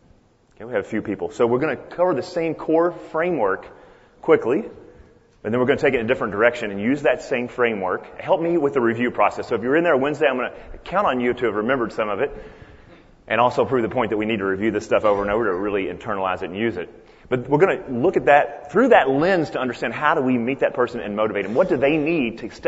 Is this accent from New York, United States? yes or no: no; Kentucky, United States; That's my blue-collar version, because I'm from Kentucky.